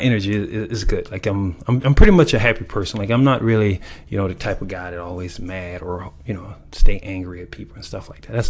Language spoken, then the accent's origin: English; Hampton, South Carolina, United States; born there; I was born in Hampton, South Carolina in August 1969.